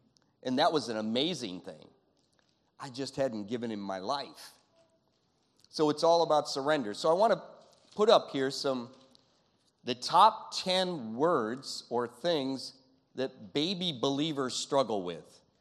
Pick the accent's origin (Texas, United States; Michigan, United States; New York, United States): Michigan, United States; And you should say, yes. I came from Michigan.